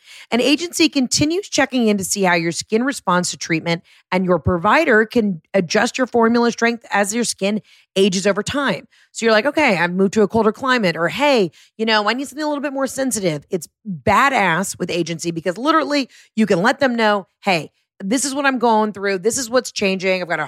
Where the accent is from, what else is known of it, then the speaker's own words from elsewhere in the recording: the South, United States; I'm from the South. I'm writing a show about the South